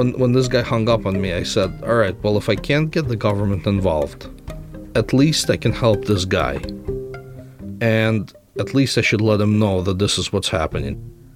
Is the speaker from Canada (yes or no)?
no; United States; listen, I'm an American. I live paycheck to paycheck.